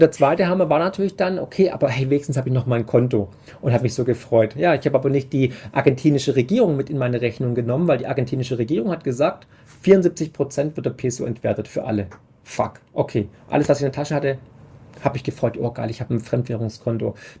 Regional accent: Baden-Württemberg, Germany; weil ich bin halt Schwabe und wurde ja schon mit dem Bausparvertrag sozusagen geboren

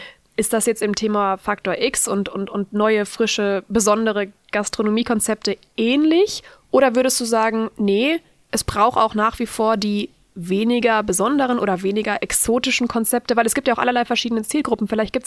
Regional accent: Essen, North Rhine-Westphalia, Germany; also born or lived in Düsseldorf; Ich bin geborene Düsseldorfer, immer ganz kurz jetzt hier, geborene Düsseldorferin, jetzt bin aber in Essen aufgewachsen.

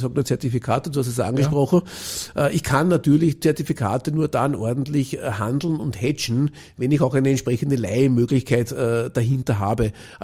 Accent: Austria; Und dann kam eben auch bei uns in Österreich das Thema

